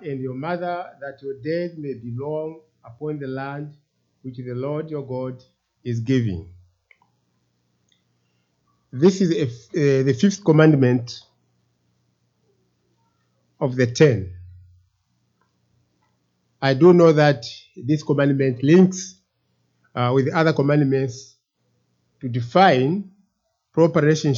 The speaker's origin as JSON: {"language": "English", "country": "Zambia", "said": "Greetings from Zambia. I don't know if I'll require an interpreter because my accent may not be the same as yours."}